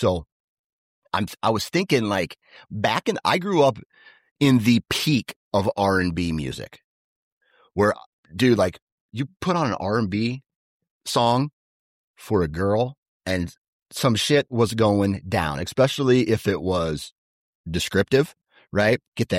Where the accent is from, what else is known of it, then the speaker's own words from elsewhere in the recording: Iowa, United States; because I'm from Iowa